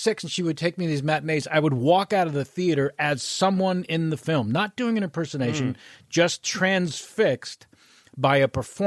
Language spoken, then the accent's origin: English; California, United States; In Northern California, my mom would take me to matinees